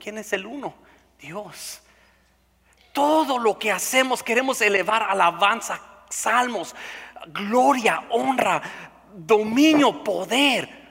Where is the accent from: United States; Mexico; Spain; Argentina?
United States; California; now in Minnesota, United States; Yo vengo del sur de California, ya vivo en Minnesota.